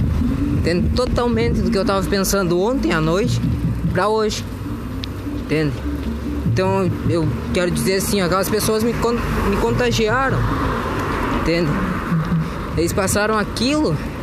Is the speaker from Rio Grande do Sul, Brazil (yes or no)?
yes; Rio Grande do Sul, Brazil; moved away; Eu saí lá do Rio Grande do Sul, saí da minha zona de conforto, tô num lugar que não é confortável, né?